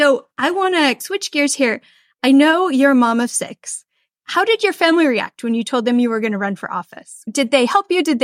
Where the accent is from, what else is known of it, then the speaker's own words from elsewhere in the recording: Orem, Utah, United States; now in California, United States; because I grew up in Orem and now I'm in California